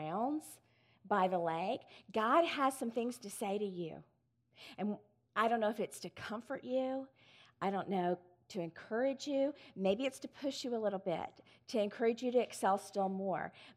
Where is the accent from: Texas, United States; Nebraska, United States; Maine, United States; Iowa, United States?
Texas, United States; Austin; So I drove to Georgetown. I'm from Austin